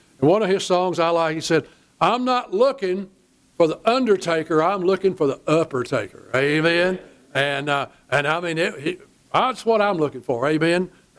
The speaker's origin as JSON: {"language": "English", "town": "Cleburne", "region": "Texas", "country": "United States", "tie": "born or raised there", "said": "One time when I was as a kid growing up in Cleburne, Old Calvary Baptist, it was up about a junior high."}